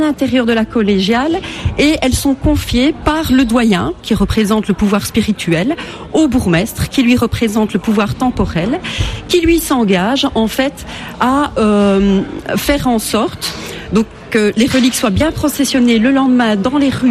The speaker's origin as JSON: {"language": "French", "town": "Mons", "region": "Wallonia", "country": "Belgium", "said": "Donc, chez nous, à Mons, donc, le doudou, c'est vraiment une fête de grande liesse collective, extrêmement populaire."}